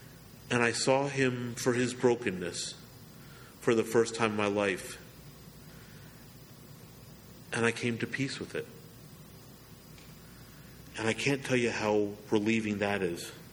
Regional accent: Philadelphia, Pennsylvania, United States; Now, I'm a Philadelphian, and I love Philadelphia. And all my friends were in Philadelphia.

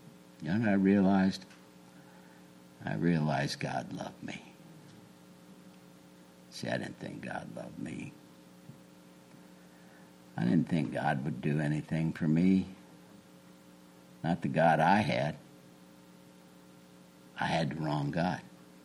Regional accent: Illinois, United States; I'm from Illinois. It was cold in February, 10 below maybe.

